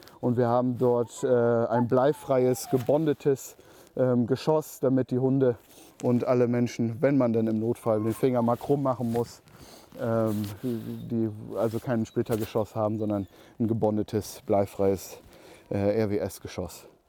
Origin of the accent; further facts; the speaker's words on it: Lower Saxony, Germany; Also im Idealfall haben wir als gebürtiger Emsländer und patriotischer Niedersachsen natürlich Gummistiefel an.